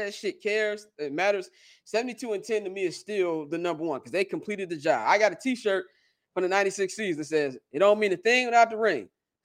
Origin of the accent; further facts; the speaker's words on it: Chicago, Illinois, United States; I'm biased. I'm from Chicago.